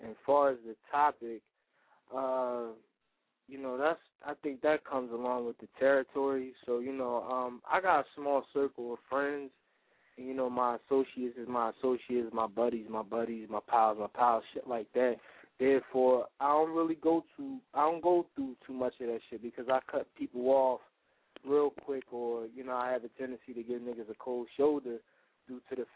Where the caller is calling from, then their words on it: Philadelphia, Pennsylvania, United States; I'm from South Philly.